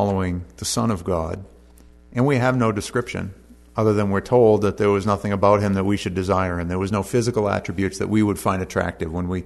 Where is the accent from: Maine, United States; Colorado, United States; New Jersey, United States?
Maine, United States; East Millinocket; I grew up in East Millinocket